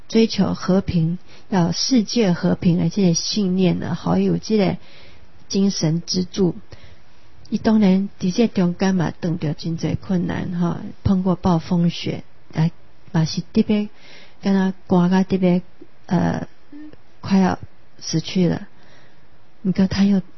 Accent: Taiwan; 那我们台湾人呢也抗争到很久

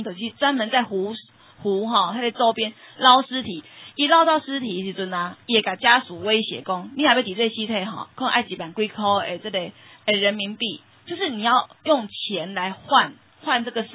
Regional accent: Taiwan

